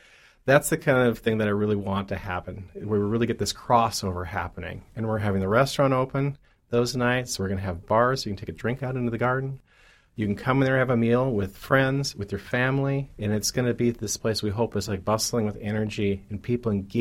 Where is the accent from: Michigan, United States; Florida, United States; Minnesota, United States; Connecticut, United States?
Minnesota, United States; and I'm originally from Minnesota, so I will do things like this.